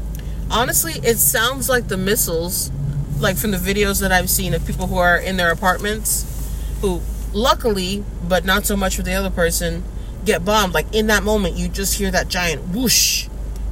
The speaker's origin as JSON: {"language": "English", "country": "United States", "said": "when I think of territory as an American, I always thought, like, you know, the Virgin Islands, Puerto Rico."}